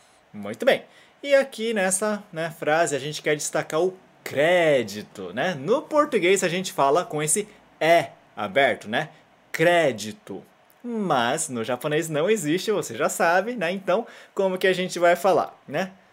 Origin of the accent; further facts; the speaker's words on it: Brazil; Nesse caso, é realmente pro brasileiro, nós que somos brasileiros, tomarmos cuidado para não falar o som nasal na hora de falar palavras japonesas.